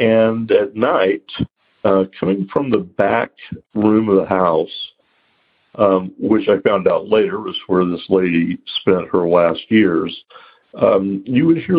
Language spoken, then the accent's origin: English; Tennessee, United States; I'm originally from Upper East Tennessee, and I grew up in a haunted house.